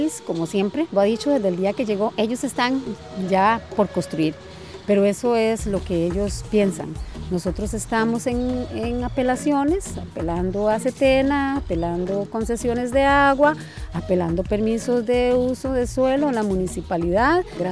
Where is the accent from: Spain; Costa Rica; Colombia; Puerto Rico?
Costa Rica; San José; vengo de la comunidad de San Jerónimo